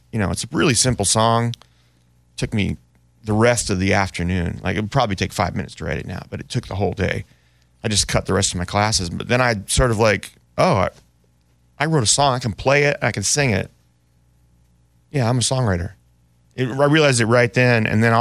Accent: Oakland, California, United States; especially growing up in Oakland, there's a lot, you know … is really big

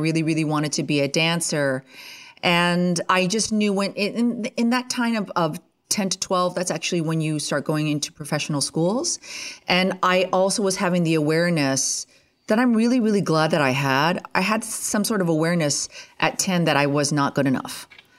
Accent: Ottawa, Ontario, Canada; I was born and raised right near Ottawa, Canada, and that is the capital of Canada.

